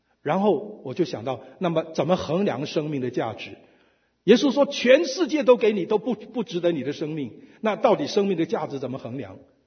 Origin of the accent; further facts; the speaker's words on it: Gulangyu, Fujian, China; 我是基督徒，我有灵性的修养，我是鼓浪屿长大的。